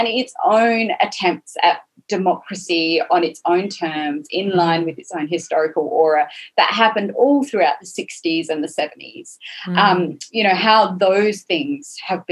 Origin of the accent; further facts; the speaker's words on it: Australia; even though I grew up in Australia